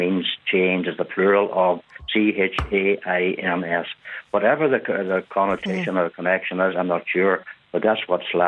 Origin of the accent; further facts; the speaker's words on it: Ireland; I'm Irish.